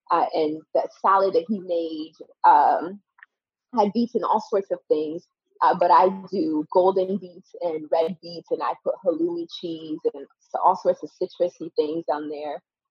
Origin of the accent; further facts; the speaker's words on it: Porto Novo, Ouémé, Benin; English is a second language; So like I mentioned earlier, I'm from Porto Novo, Benin. Porto Novo is the capital of our country. And I grew up in this little town called Hueme Detromede. I was there till I was about 10 years old.